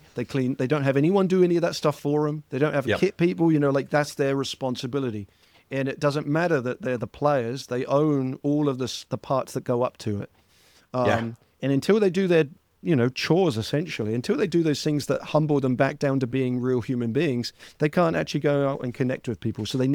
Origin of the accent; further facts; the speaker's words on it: England, United Kingdom; Like this, me growing up as English, it's like, no, it was sport is community driven first.